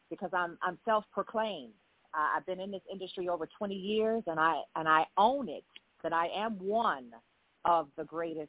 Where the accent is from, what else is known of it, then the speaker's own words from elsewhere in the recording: Staten Island, New York, United States; born there; I was born on Staten Island, New York.